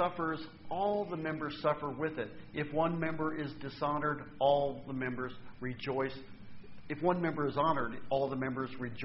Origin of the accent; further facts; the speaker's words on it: United States; In fact, I may be embarrassed to say I'm from America.